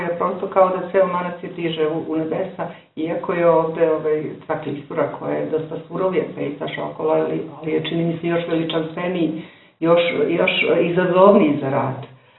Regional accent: Užice, Šumadija and Western Serbia, Serbia; dolazim iz Užica

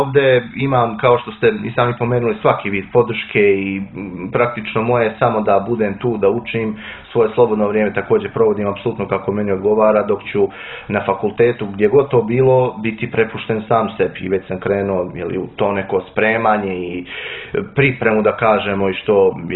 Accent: Pljevlja, Pljevlja Municipality, Montenegro; now in Podgorica, Montenegro; ja sam ovdje proveo 13 godina, ja nisam iz Podgorice, ja sam iz Pljevalja, pa sam dakle, ovdje smješten i u internatu.

